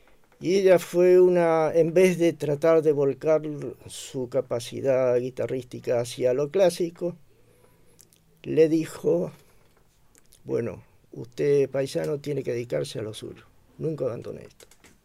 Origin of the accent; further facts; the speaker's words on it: Pilar, Buenos Aires Province, Argentina; yo nací en Capital y me crié en Pilar, 50 kilómetros de Capital.